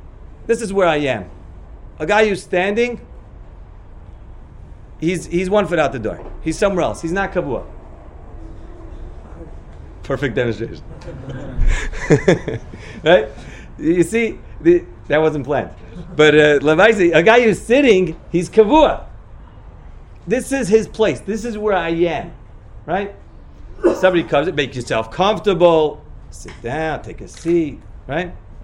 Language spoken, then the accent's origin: English; United States; now in Jerusalem, Israel; in the course of the discussion, it turns out that I'm from America and I'm living in Yerushalayim.